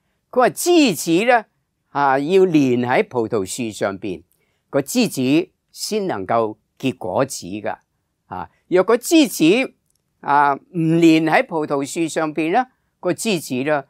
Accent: Guangdong, China; 我们广东人呢，就叫做葡提子。

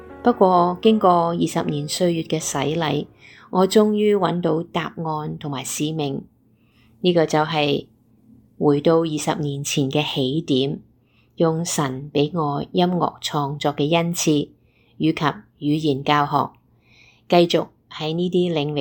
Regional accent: Hong Kong; 作为土生土长的香港人，我更加盼望能够为粤语歌曲出一分力

